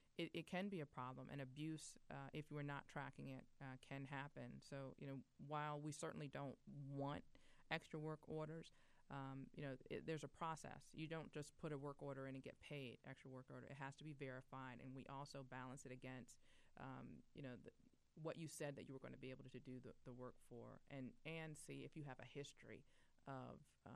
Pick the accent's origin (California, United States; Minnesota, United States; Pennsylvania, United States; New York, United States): Minnesota, United States; Minneapolis; because I believe very strongly in what we are borrowing from Minneapolis, which is home